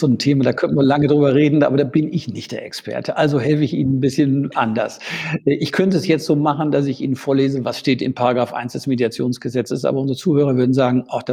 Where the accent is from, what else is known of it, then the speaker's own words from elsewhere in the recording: Münster, North Rhine-Westphalia, Germany; born there; ich komme gebürtig aus Münster